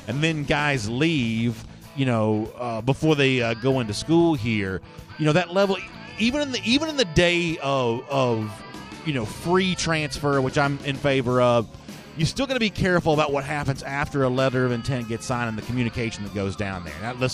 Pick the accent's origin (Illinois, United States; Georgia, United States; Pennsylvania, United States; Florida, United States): Georgia, United States; Growing up in Hall County, Hardee's was a big part of our breakfast repertoire around there.